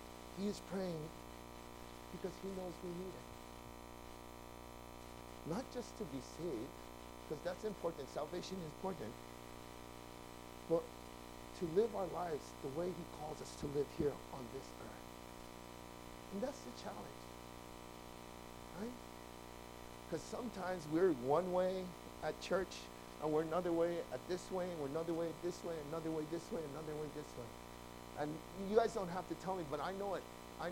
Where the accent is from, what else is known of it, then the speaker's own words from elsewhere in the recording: Hawaii, United States; I'm Korean. I was born and raised in Hawaii.